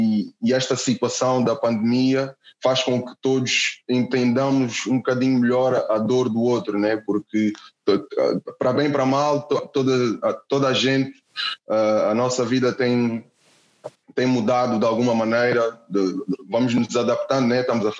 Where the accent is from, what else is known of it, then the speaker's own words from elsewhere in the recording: Portugal; sou um afrodescendente, cresci aqui na Europa, aqui em Portugal